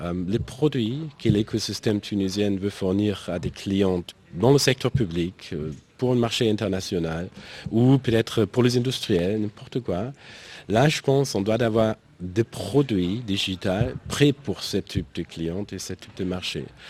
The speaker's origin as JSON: {"language": "French", "country": "Germany", "said": "Donc moi je viens d'Allemagne, mais aussi j'étais il y a 2 semaines en Rwanda, en Afrique de l'Est"}